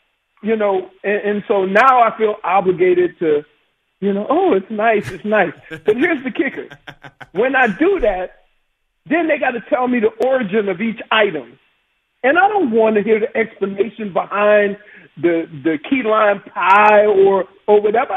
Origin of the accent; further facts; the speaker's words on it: New Orleans, Louisiana, United States; Well, guess what? I'm from New Orleans. We still call that Tuesday.